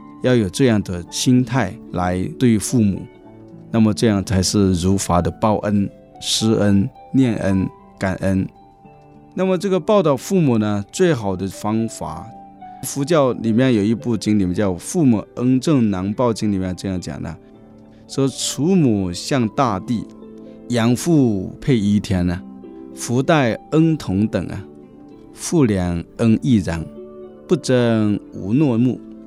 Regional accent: China; 我们作为一个中国人，我们无论到哪里要把我们中国的传统文化要把它保留下来

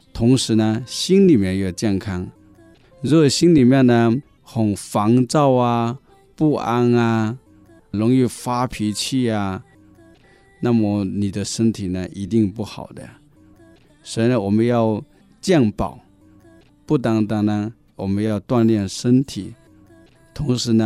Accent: China; 我们作为一个中国人，现在侨居在国外，我们应该不要忘本

